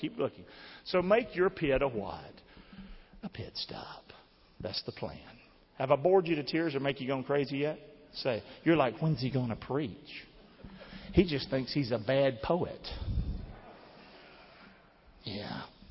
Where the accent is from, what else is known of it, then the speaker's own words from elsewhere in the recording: Rockingham, North Carolina, United States; I'm from Rockingham, baby. Now, a lot of y'all don't know Rockingham, but Rockingham's race country.